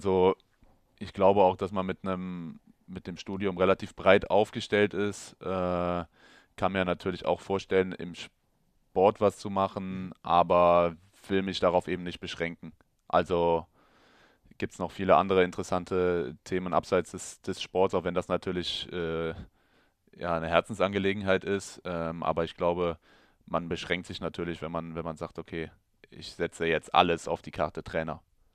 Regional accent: North Rhine-Westphalia, Germany; hier bin ich ja in der Nähe von Köln aufgewachsen.

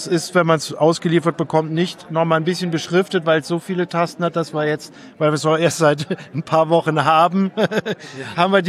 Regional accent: Rhineland, Germany; now in Stuttgart, Germany; Stuttgart, aber eigentlich komme ich aus Rheinland.

